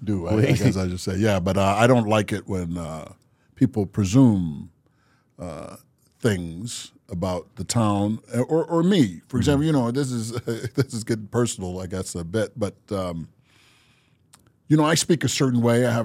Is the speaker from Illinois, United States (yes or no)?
yes; Chicago, Illinois, United States; But I'm from the South Side of Chicago.